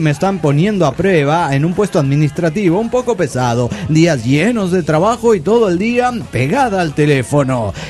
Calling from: Guadalajara, Jalisco, Mexico; de Guadalajara, Jalisco

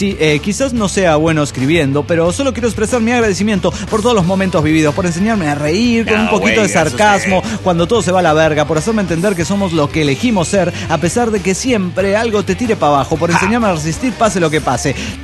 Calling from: Lima, Peru; de Lima, Perú.

